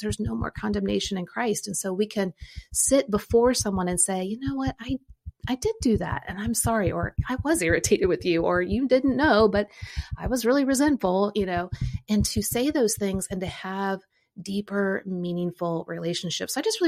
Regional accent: Midwest, United States; because I grew up in the Midwest, you can't just get a Ford little pickup truck with a little shovel on the front.

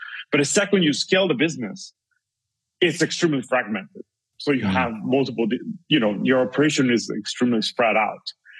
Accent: Italy; moved away as an adult; now in United States; I was born and raised in Italy and moved to the United States when I was 21, so about 15 years ago.

